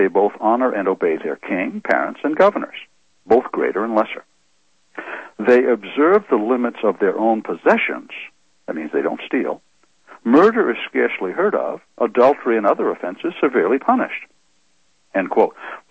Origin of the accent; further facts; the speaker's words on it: Maine, United States; I even knew a couple Indians back in my home state of Maine.